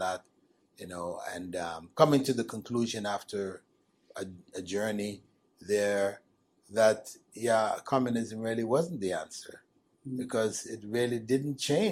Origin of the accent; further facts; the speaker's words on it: Canada; So I grew up in Canada without being really aware of that.